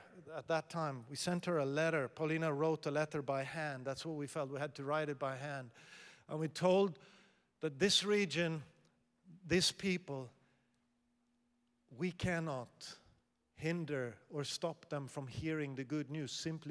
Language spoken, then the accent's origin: English; Sweden; also born or lived in Asia; I grew up partly in Asia and partly in Sweden.